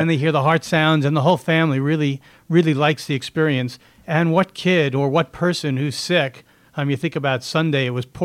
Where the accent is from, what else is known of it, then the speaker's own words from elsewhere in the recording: Brooklyn, New York, United States; I grew up in Brooklyn. If you want to be more specific about where I was, well, I grew up. I spent the first couple of years of my life in Brooklyn.